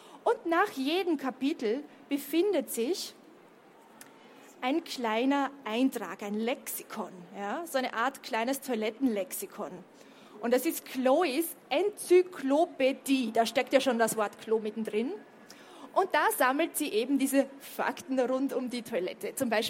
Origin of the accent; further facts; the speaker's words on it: Vienna, Austria; Ich komme aus Wien, bin vor einigen Tagen hier nach Leipzig angereist